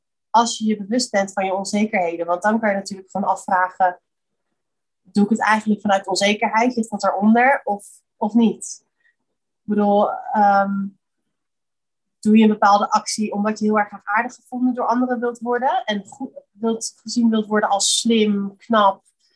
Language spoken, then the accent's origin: Dutch; Netherlands; Maar we zijn wel heel erg sociaal als Nederlanders in ieder geval.